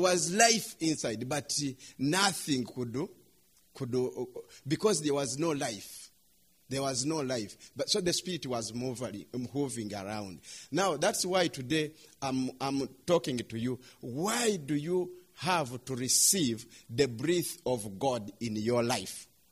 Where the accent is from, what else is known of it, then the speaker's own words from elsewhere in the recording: Uganda; I am from Uganda.